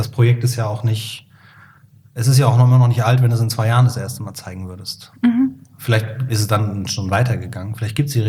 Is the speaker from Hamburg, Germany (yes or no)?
no; Cologne, North Rhine-Westphalia, Germany; ich persönlich bin nicht katholisch aufgewachsen, aber ich komme ja aus dem Hellige Kölle, da ist ja jeder katholisch